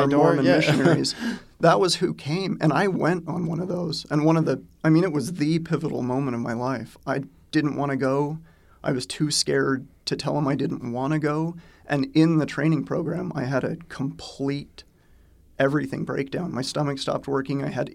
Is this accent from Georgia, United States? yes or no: no; Orem, Utah, United States; now in Portland, United States; I'm from Orem, Utah, but I live in Portland, Oregon now. I moved there 2 years ago.